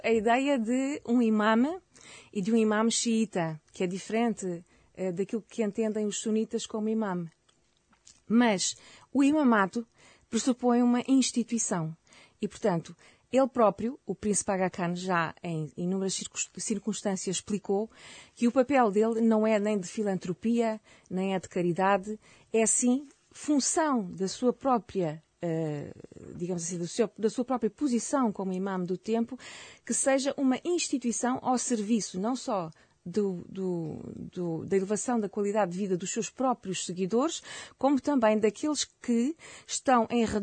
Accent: Portugal; De ser portuguesa. E aqui eu falo enquanto portuguesa

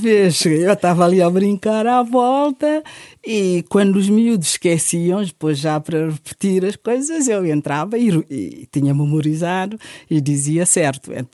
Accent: Guinea-Bissau; born there; Eu nasci na Guiné-Bissau, num contexto familiar que agora, olhando, dou conta que é dominado mais por mulheres

